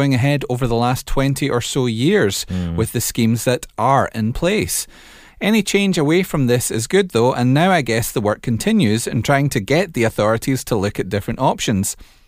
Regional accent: Leicester, East Midlands, United Kingdom; I'm originally from Leicester, where I run a local VIP forum

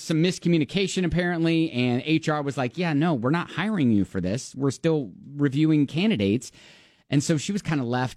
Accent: Columbus, Ohio, United States; I was relocating from my hometown, Columbus, Ohio, to a city in Indiana, Terre Haute.

